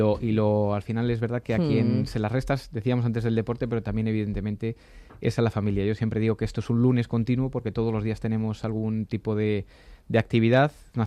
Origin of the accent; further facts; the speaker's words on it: Paracuellos de Jarama, Community of Madrid, Spain; yo soy vecino de Paracuellos de toda la vida